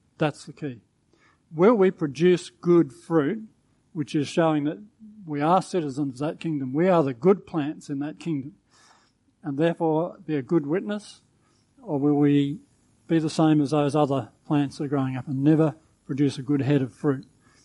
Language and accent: English; Australia; So in a sense, yeah, I'm an Aussie